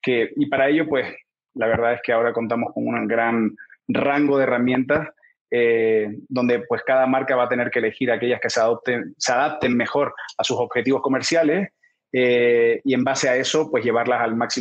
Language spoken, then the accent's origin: Spanish; Spain; a pesar del acento que tengo, soy español, aunque nadie lo podría determinar por mi acento. Y pues como cualquier persona de provincias, creo que tengo una trayectoria similar de que se va a la capital, en este caso de Madrid, a estudiar.